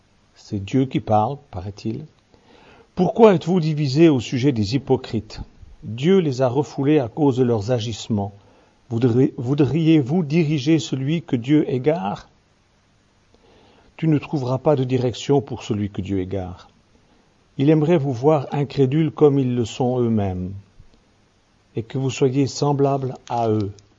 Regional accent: Switzerland; Je suis suisse

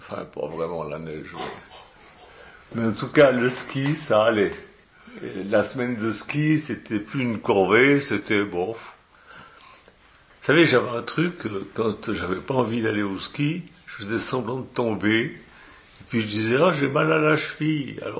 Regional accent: Switzerland; Alors, quand j'étais gamin en Suisse, à l'école, on passait chaque année une semaine en station de ski

